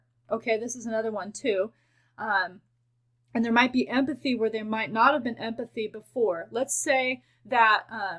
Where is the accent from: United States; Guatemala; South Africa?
Guatemala; We grew up together in Guatemala as missionary kids.